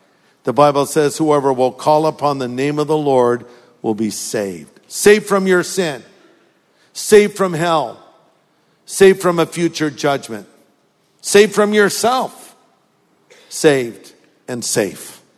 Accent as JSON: {"language": "English", "region": "California", "country": "United States", "tie": "born or raised there", "said": "And I just, you know, I grew up here in California, ate hamburgers, french fries and the malt."}